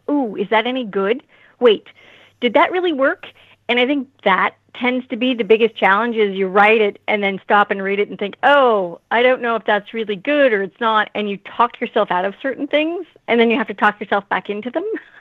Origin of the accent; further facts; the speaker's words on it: Nova Scotia, Canada; Oh, I'm from Nova Scotia.